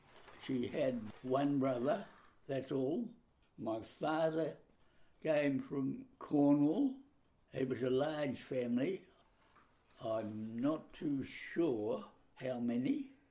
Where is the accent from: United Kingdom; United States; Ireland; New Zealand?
New Zealand; Hawke's Bay; Lived in Hawke's Bay, apart from the war years.